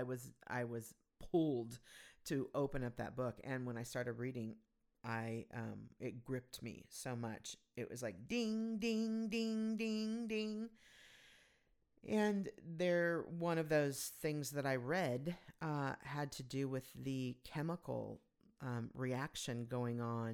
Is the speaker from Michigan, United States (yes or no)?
no; California, United States; there was a big piece of huge, you know, significant piece of property that I grew up on in Southern California